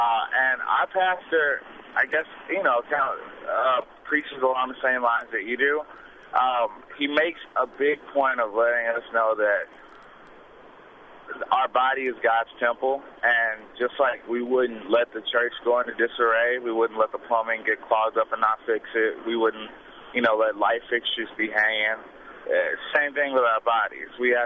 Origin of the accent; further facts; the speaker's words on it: the South, United States; growing up in the South, I spent 3 days in a week in church, you know, Bible study, choir rehearsal, what have you.